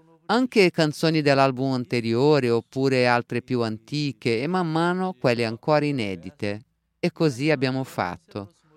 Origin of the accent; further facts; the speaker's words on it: Brazil; Italian is a second language; io brasiliana lo traducevo in italiano al pubblico